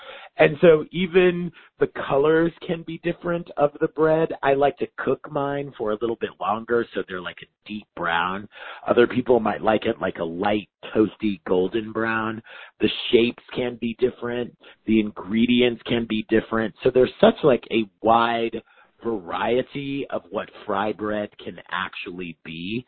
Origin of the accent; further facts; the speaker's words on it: Oklahoma, United States; And, you know, I grew up in Oklahoma.